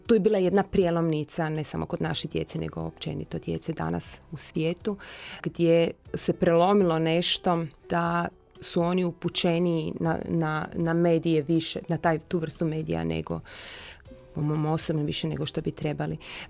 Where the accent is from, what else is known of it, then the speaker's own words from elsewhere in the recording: Zagreb, City of Zagreb, Croatia; born there; Rođena sam u Zagrebu od roditelja koji su potekli iz Dalmatinske Zagore i Hrvatskog Zagorja u jednoj lijepoj, skladnoj obitelji. Imam tri mlađe sestre. Odgajani u vjeri, primili je od roditelja.